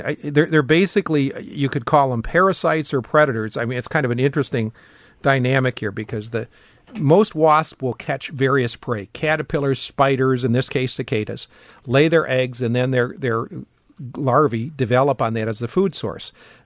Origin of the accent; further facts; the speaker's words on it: Madison, Wisconsin, United States; when I grew up in Madison and was a graduate student here